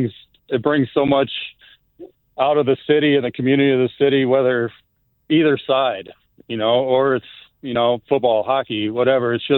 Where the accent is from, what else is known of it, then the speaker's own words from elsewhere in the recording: St. Louis, Missouri, United States; now in Chicago, United States; I mean, living up here and, you know, I grew up near St. Louis, so I was a pretty diehard Cardinals fan.